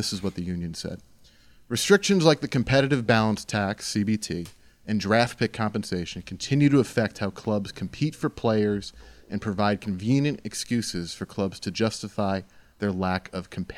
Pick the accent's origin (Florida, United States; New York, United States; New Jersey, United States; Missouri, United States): New York, United States; You know, I grew up in New York.